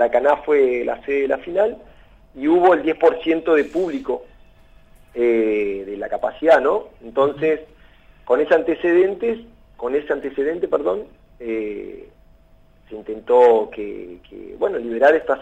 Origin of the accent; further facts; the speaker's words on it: Neuquén, Argentina; moved away as an adult; also born or lived in Roca / Buenos Aires; now in Brazil; Bueno, estudié y hice toda mi adolescencia en Neuquén. Me fui a estudiar 2 años a Roca, después pasé por Buenos Aires, estudié comunicación social. Ajá. Y desde 2013 estoy en prácticamente directo en Río de Janeiro.